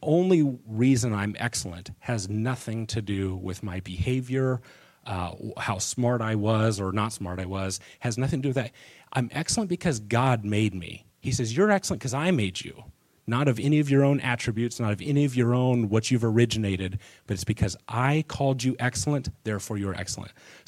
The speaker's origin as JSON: {"language": "English", "town": "Muncie", "region": "Indiana", "country": "United States", "tie": "born or raised there", "said": "I grew up in Muncie."}